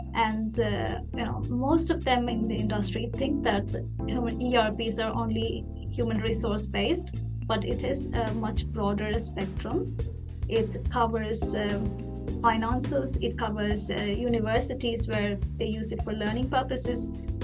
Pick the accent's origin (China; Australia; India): India; moved away as an adult; now in Sweden; I'm born and raised in India. I moved to Sweden 4 years ago